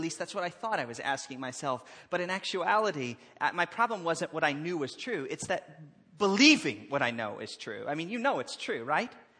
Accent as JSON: {"language": "English", "region": "South Carolina", "country": "United States", "said": "I'm from the South in the United States, South Carolina, and where we even fry our turkeys over Thanksgiving."}